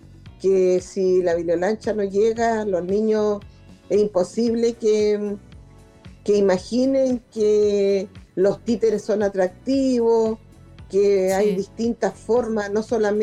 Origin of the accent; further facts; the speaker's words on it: Los Lagos, Chile; pero no importaba porque yo soy chilota